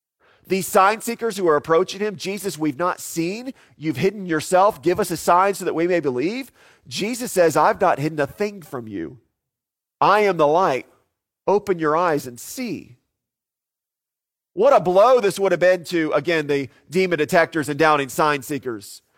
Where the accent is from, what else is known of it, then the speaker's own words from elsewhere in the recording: Florida, United States; When I was growing up in Florida, you had two seasons. You had summer, and then you had hurricane season, both of which overlapped.